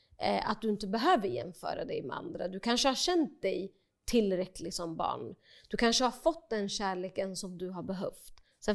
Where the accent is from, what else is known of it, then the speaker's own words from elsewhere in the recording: Uppsala, Uppsala County, Sweden; där jag kommer från Uppsala till er som inte vet, jag kommer från Gottsunda.